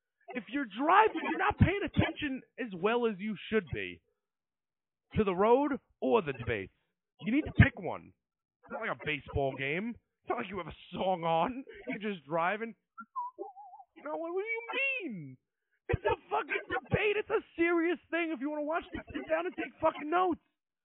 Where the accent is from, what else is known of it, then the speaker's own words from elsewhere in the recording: New York, United States; I'm from New York. I don't care about college football. I'm from New York.